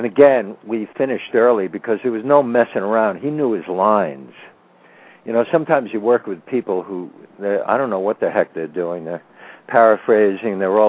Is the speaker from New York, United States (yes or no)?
yes; New York, United States; He's from New York, and I'm from New York, and, you know.